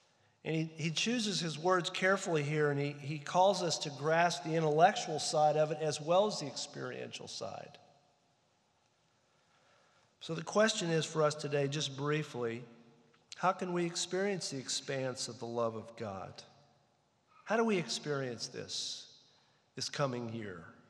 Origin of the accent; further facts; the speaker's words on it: New Mexico, United States; born there; One place was where I was born in New Mexico. I'd never seen where I was born.